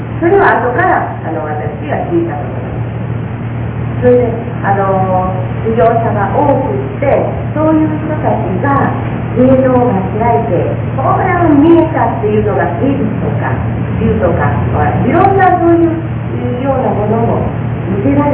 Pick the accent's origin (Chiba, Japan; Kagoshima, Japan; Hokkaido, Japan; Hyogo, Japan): Kagoshima, Japan; born there; として鹿児島に生まれた頃に小さいの観音像を修理したことがあるんだそうです。